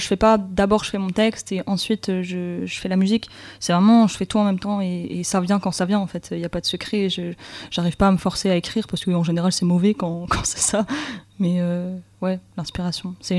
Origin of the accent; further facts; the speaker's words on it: Montpellier, Occitanie, France; now in Lille, France; parce que de base, je viens de Montpellier, je suis venue habiter à Lille il y a un an et demi.